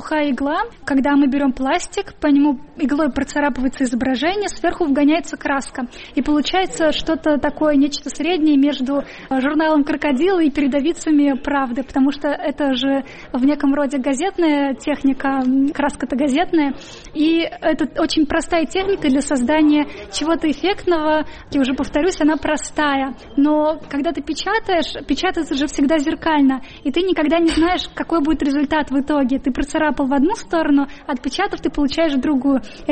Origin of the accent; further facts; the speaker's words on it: Nizhny Novgorod, Nizhny Novgorod Oblast, Russia; Дело в том, что я из Нижнего Новгорода, который раньше был Горьким, и мой отец, он радиофизик.